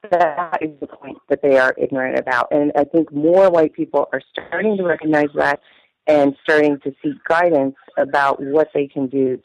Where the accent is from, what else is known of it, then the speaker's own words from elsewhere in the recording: Colorado, United States; also born or lived in Massachusetts / Austin, Texas / New York; Yeah, I grew up on the Front Range of the Colorado Rockies in a high school where there were three black students. I lived for a time in Massachusetts and a time for in Austin.